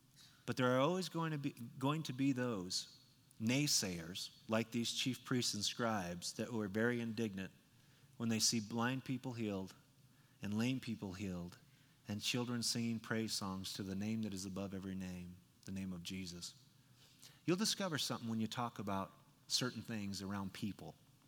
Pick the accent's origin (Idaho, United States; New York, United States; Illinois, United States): Idaho, United States; I was down in my hometown and doing my uncle's funeral